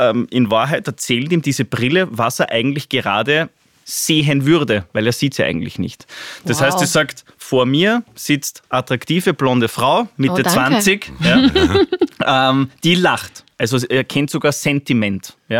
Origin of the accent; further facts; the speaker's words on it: Upper Austria, Austria; born there; now in Vienna, Austria; ich bin gebürtiger Oberösterreicher, seit 2 Wochen 40 Jahre